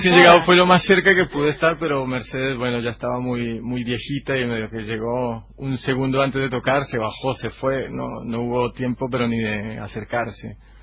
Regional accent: Bogotá, Colombia; born there; En Bogotá, en la capital, andino. De las pocas capitales andinas.

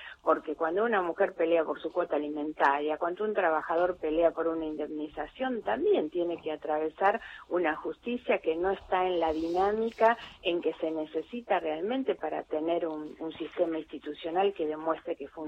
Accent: Argentina; como argentinos

